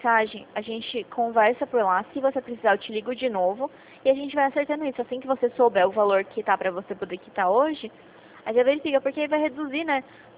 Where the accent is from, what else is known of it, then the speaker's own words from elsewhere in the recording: São Paulo, Brazil; eu sou aqui de São Paulo.